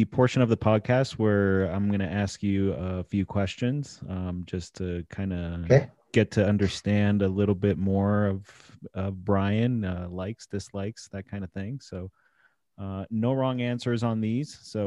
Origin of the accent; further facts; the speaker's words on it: Miami, Florida, United States; Growing up in Miami, so key lime pie was the big